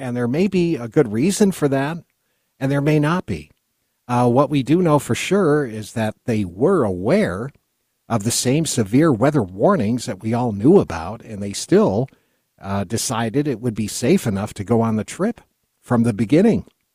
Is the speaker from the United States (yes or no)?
yes; New York, United States; I grew up next to Canada. My hometown was next to Canada. And back then, I saw how the Canadian tariffs bankrupted so many of the upstate New York dairy farmers